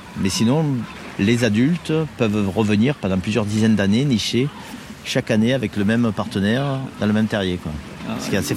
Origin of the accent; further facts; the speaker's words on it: Marseille, Provence-Alpes-Côte d'Azur, France; Disons que quand on a grandi à Marseille, on est un peu partout chez soi en Méditerranée